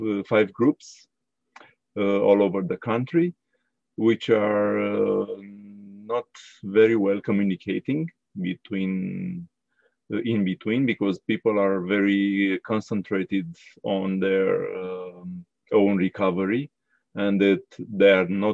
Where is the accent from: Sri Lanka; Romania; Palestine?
Romania; English is a second language; I'm from Romania.